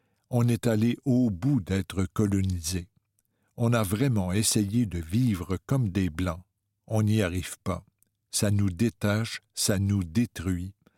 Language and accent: French; Quebec City, Quebec, Canada; je suis née ici, mais j'ai grandi à Québec. Est-ce que j'avais honte d'être Innu? Non. Mais est-ce que j'en étais fier? Pas du tout.